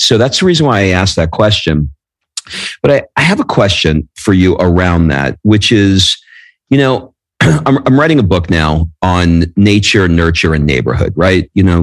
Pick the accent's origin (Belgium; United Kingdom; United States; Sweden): United States; New York; I grew up in New York, and I grew up largely in a Puerto Rican neighborhood.